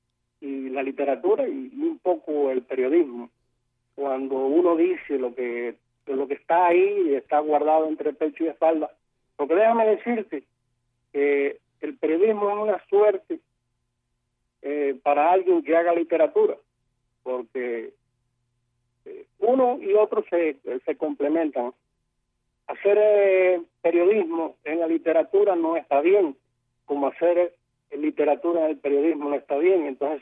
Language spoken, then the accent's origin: Spanish; Cuba; muchos cubanos que tenemos un régimen segregacionista brutal.